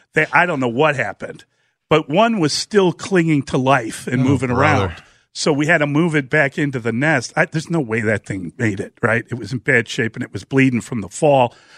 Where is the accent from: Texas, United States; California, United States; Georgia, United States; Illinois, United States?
Illinois, United States; Chicago; I grew up on the South Side, and I know that there's a lot of people that are taking off their shoes and socks trying to do some of that arithmetic.